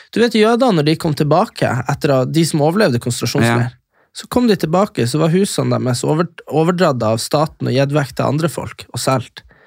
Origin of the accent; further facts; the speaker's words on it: Nordland, Norway; Fauske til Narvik, det der jeg er ifra.